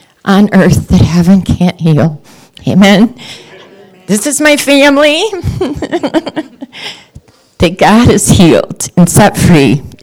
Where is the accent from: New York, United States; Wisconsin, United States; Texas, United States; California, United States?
Texas, United States; Midland; I'm from Midland, 4 months, well, three and a half months later, my home in Midland was broken into.